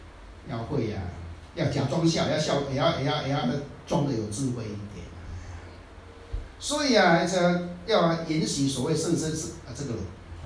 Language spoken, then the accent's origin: Chinese; Taiwan; 以前我们台湾人、啊、在做那个学士们、啊、他们都这样训练的。